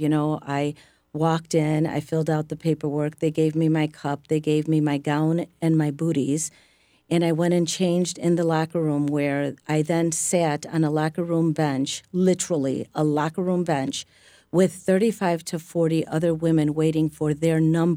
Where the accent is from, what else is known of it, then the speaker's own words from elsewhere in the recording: Holland, Michigan, United States; I grew up in a bubble. I grew up in Holland, Michigan. I knew nothing.